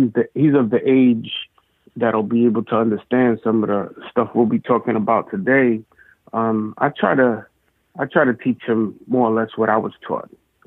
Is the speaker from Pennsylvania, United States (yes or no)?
no; Bronx, New York, United States; I was born in Washington Heights on 174th and Audubon, and my pops bought a house in Soundview in the Bronx, which is where I pretty much witnessed the world, my growth.